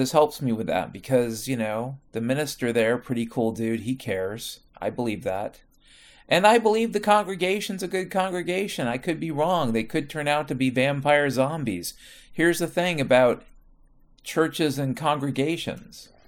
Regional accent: Washington, United States; But ultimately, yeah, I grew up in Washington State, and I got these weird backwards notions of what it once was and what it is becoming.

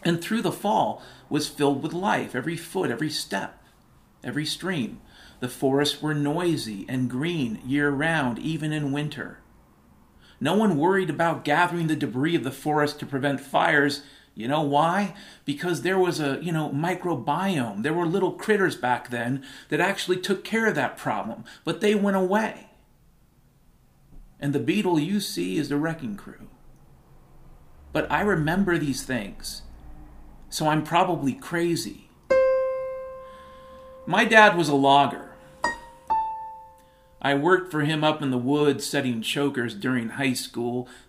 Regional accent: Pacific Northwest, United States; I grew up in the Pacific Northwest. We had beautiful blue skies.

